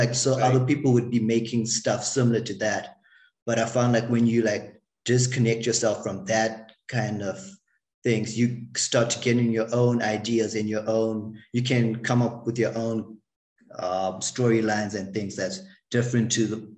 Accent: Durban, KwaZulu-Natal, South Africa; now in Pretoria, South Africa; I'm originally from Durban, but I was there for like the first 10 years of my life.

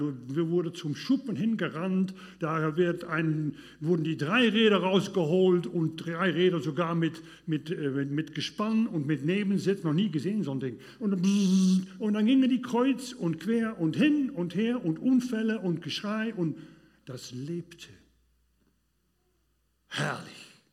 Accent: Netherlands; German is a second language; ich bin ja Niederländer, das hat man ja gehört, mein Akzent und so weiter. Vertusche ich auch nicht, das ist mein Charme, werde ich auch nicht mehr verbessern.

